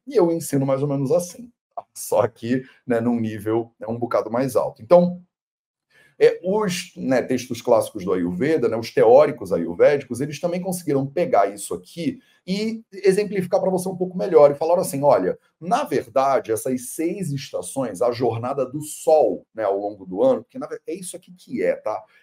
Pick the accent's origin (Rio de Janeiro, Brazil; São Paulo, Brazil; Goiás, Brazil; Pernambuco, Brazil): Rio de Janeiro, Brazil; accent: carioca; aí desculpa o meu sotaque, porque eu me escuto fazer esse chiado bizarro, mas eu não tenho o que fazer, eu sou carioca, né?